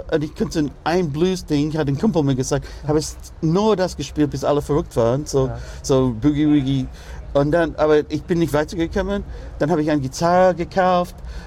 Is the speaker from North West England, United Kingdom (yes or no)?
yes; Manchester, North West England, United Kingdom; German is a second language; Ja, und ganz viel andere super Musik aus Manchester, ja. Aus meiner Heimatstadt.